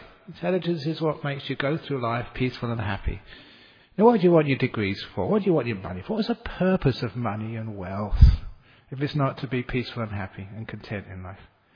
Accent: Australia; I can tell this because I'm an Australian.

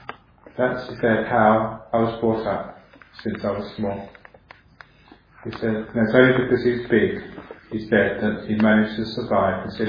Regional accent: London, United Kingdom; born there; because I was born in London, I picked up his accent straight away.

